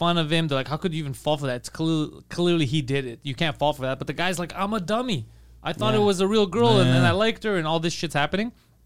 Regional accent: Hawaii, United States; Look, I'm from Hawaii.

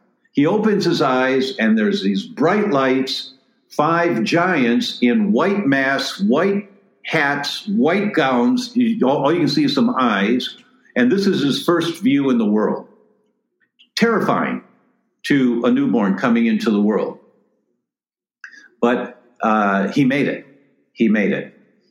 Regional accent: Detroit, Michigan, United States; I'm driving, and I'm originally from Detroit.

